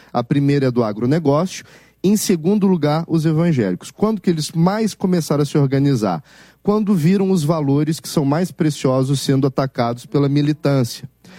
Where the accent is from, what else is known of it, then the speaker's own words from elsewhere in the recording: Minas Gerais, Brazil; Muito obrigado, sou mineiro.